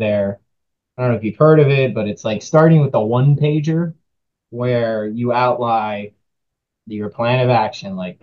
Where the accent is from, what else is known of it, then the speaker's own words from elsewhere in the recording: Tucson, Arizona, United States; growing up in Tucson, Arizona, I grew up with my grandfather, mom, and a brother.